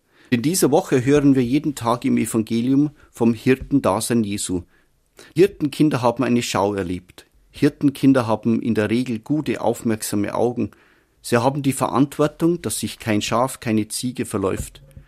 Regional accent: Bavaria, Germany; und stammte aus meinem Heimatdorf in Bayern.

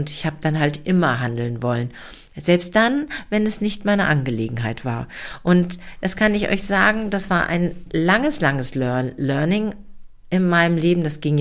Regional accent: Dortmund, North Rhine-Westphalia, Germany; born there; Ich bin ein Kind der 60er, also ich bin 1964 in Dortmund geboren als erstgeborene Tochter meiner Eltern

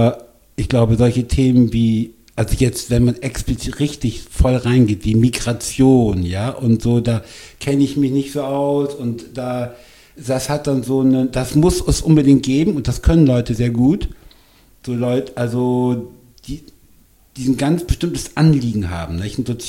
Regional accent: Bremen, Germany; Und für mich zum Beispiel als Bremer, und ich bin total gerne Bremer, ich bin sehr gerne hier

